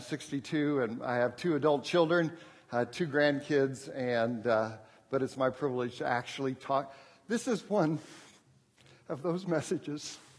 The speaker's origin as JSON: {"language": "English", "country": "Japan", "tie": "born or raised there", "said": "And we lived in Japan. I was born and raised in Japan."}